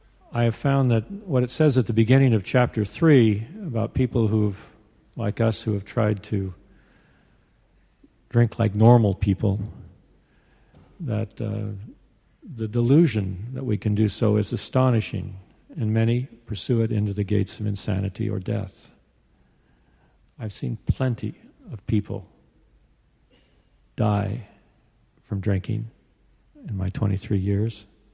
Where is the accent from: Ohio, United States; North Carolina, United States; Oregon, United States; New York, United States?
Oregon, United States; Portland; I grew up in Portland, Oregon, and I started drinking when I was about 12 or 14.